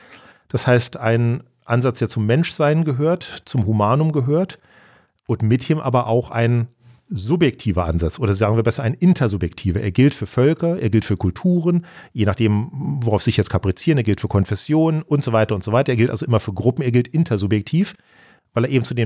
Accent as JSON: {"language": "German", "country": "Germany", "said": "uns auf einmal auch, ich sage mal, als Konservative, als Deutsche, wie auch immer sie das fassen wollen, als Christen, Freiräume öffnet"}